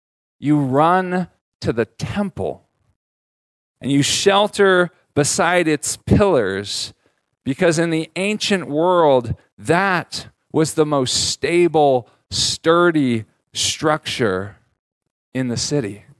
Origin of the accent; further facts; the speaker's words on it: California, United States; So I grew up in California. I grew up in earthquake country.